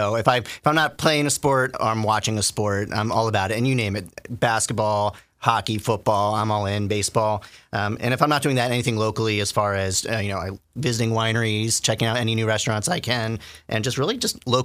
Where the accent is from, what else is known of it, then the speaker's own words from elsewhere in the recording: Rockville, Maryland, United States; Actually grew up in Maryland. So I grew up in Rockville, Maryland.